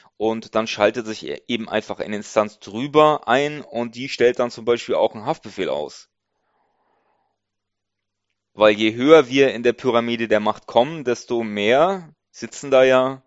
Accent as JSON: {"language": "German", "country": "Germany", "tie": "born or raised there", "said": "Ich bin in der BRD aufgewachsen"}